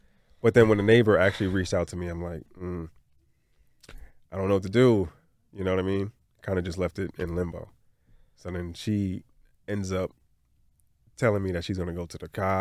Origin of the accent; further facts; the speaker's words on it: Brooklyn, New York, United States; No, I'm born and raised